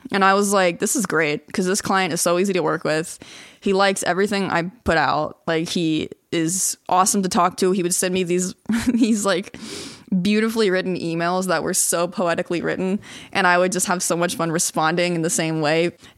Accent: South Carolina, United States; moved away as an adult; now in Cape Town, South Africa; So I'm from South Carolina. I lived there my whole life. And then in 2021, the end of 2021, I decided to move to Cape Town.

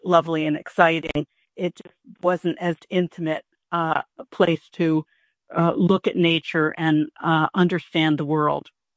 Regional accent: Esopus, New York, United States; And I know of him because I am from Esopus, and I grew up not far from his other major building, which is Slabsides.

